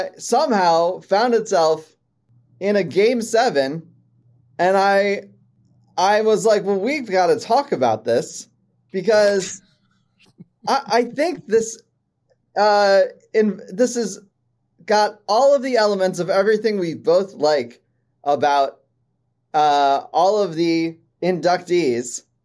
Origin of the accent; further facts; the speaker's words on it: Maryland, United States; I grew up in Maryland.